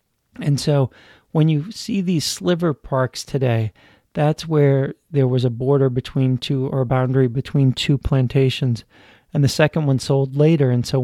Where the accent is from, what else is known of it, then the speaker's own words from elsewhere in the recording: New Orleans, Louisiana, United States; As growing up in New Orleans, I always wondered why they were these little narrow, tiny, tiny parks, right?